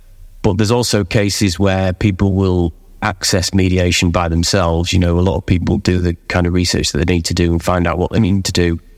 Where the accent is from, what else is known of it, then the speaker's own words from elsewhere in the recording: Scunthorpe, Yorkshire and the Humber, United Kingdom; I'm from Scunthorpe originally in Humberside, as it was.